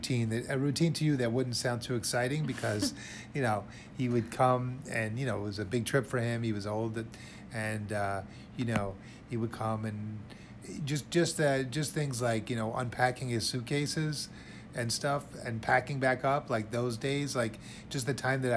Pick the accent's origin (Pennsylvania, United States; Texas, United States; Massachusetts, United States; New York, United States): Pennsylvania, United States; he lived in Florida and I grew up in Pennsylvania.